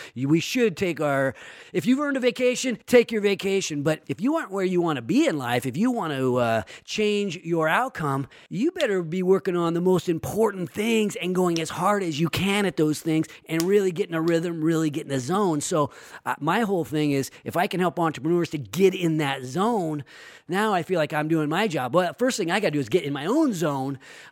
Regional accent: Sacramento, California, United States; So I'm going to live out my remaining days here in my hometown of Sacramento.

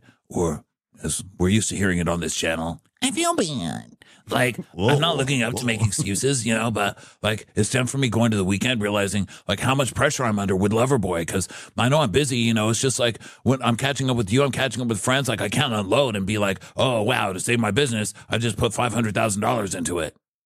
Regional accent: Seattle, Washington, United States; I'm from Seattle, and when there's no fashion in Seattle

